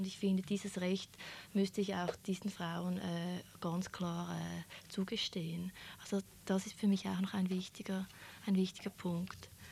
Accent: Switzerland; Ich wurde zuerst angestellt als Schweizerin

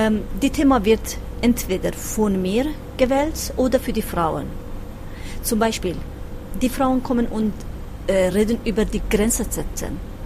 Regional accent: Iran; German is a second language; now in Switzerland; wie du gesagt hast, ich komme vor 21 Jahren aus dem Iran in der Schweiz.

